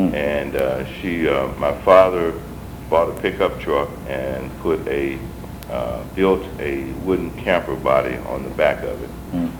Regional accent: Mississippi, United States; born there; Okay, well, I was born in Southwest Mississippi, a small sawmill town that once boasted as to have the largest sawmill in North America.

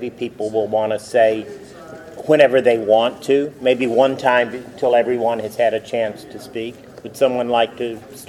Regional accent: McComb, Mississippi, United States; I actually was born and raised in Macomb, Mississippi.

